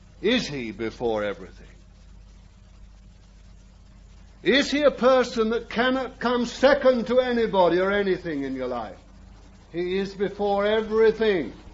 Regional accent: London, United Kingdom; born there; though I was born in the East End of London.

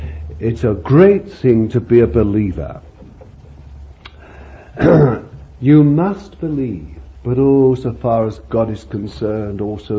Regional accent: United Kingdom; I've gone a bit American, but I haven't. I'm still English.

